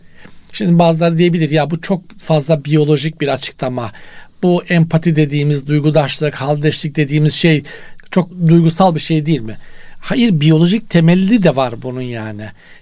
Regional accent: Black Sea Region, Turkey; insanın zaten tırnak içinde bir tarafını mucurum derler bizim Karadeniz'de.

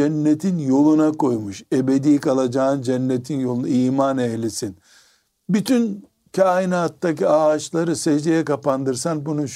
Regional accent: Black Sea Region, Turkey; şimdi bir Karadenizli olarak ben o Karadeniz'in ormanlarına, tabiatına baktığımdaki

